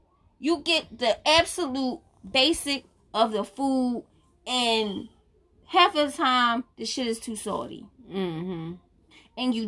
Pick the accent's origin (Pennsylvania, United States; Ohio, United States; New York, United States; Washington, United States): Pennsylvania, United States; Philadelphia; I'm here from Philadelphia.